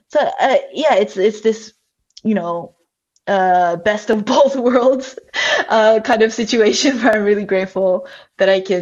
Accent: Yokohama, Kanagawa, Japan; I was born and raised in Yokohama, as you mentioned. But I've actually never been to Japanese school. My education has always been in English, in international school. So I kind of grew up in Japan, you know, knowing the language

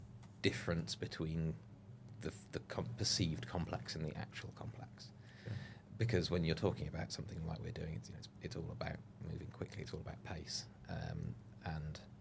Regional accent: United Kingdom; And we're British, that's our natural tendency, I think.

